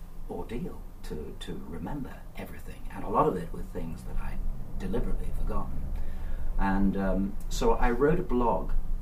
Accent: Stratford-upon-Avon, West Midlands, United Kingdom; born there; I was born in Stratford-upon-Avon.

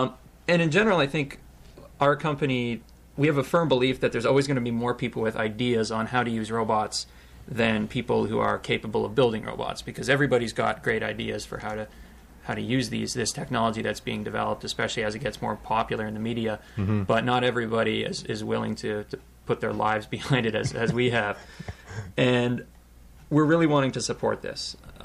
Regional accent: Barrie, Ontario, Canada; now in Kitchener-Waterloo, Canada; I'm actually from Barrie, just north of Toronto. I came to KW to do an undergraduate and then master's degree in mechatronics.

